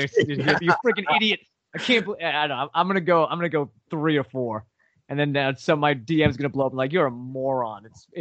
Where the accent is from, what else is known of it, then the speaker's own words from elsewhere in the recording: New York, United States; like I grew up in the New York hardcore scene of the middle to late 90s, you know, when it was sick.